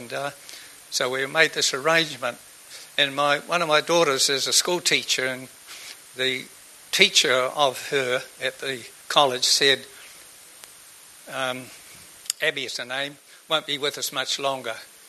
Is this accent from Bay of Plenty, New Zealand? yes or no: no; Levin, Manawatū-Whanganui, New Zealand; By the way, I'm from Levin. God's moving in Levin, friends.